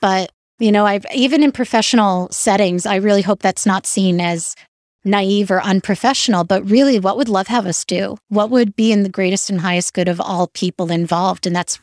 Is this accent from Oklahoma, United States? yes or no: no; New York, United States; especially as a New Yorker, I try to escape to nature whenever I can.